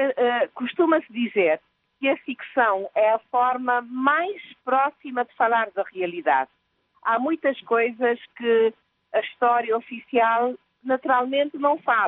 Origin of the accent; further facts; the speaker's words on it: São Vicente, Cape Verde; now in Praia, Cape Verde; sobretudo na ilha de São Vicente, que é a ilha de onde eu venho